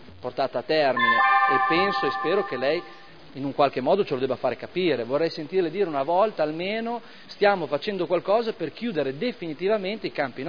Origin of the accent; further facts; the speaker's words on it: Modena, Emilia-Romagna, Italy; born there; siamo tutti abitanti di Modena, io sono nato a Modena